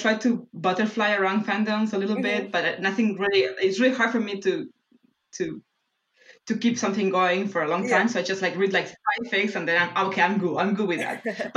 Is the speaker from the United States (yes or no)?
no; Argentina; now in Denmark; And I am from Argentina, but I live in Denmark.